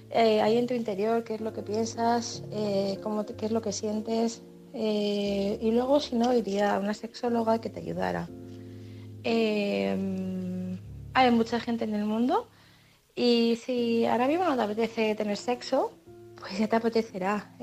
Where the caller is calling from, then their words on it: Madrid, Community of Madrid, Spain; corresponsal de Madrid